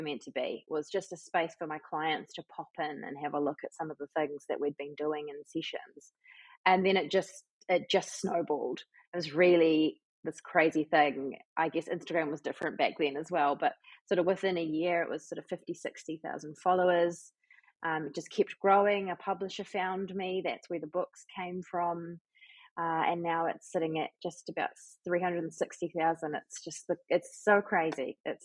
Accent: Nelson, New Zealand; I'm from Nelson. I've lived in Nelson my whole life, and just a mum to a 3.5-year-old wee girl

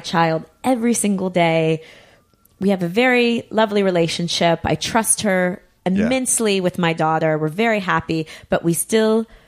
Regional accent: United States; But Americans, we love snacks.

